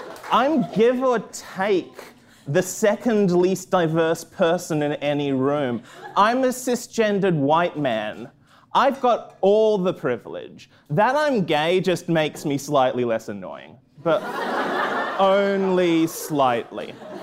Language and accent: English; Australia; I was 20. It was 2005. I had just started my PhD. I'm from Australia. I'm from a small town in Australia. They make aluminium